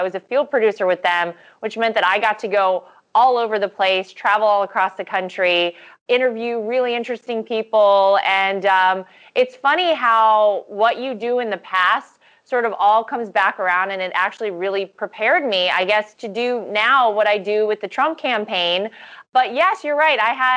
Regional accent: Wilmington, North Carolina, United States; Yeah, well, I grew up in North Carolina, southeastern North Carolina. I'm from a town called Wilmington.

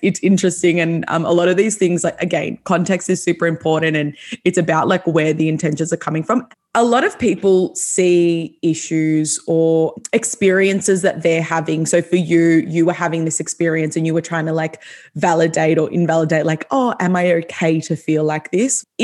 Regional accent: Doncaster, Victoria, Australia; I grew up in Doncaster in Melbourne.

